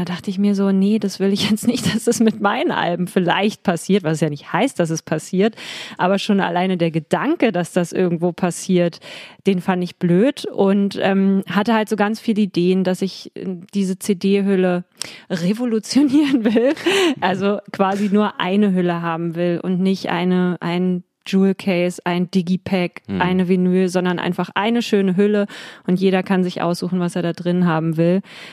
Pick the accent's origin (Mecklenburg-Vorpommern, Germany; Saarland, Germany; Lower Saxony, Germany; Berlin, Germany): Berlin, Germany; born there; gebürtige Berlinerin